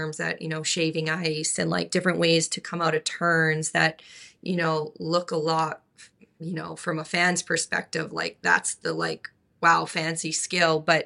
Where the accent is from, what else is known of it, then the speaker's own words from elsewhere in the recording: Melville, Saskatchewan, Canada; I got a call from Damon Severson, who I grew up with in Melville, Sask.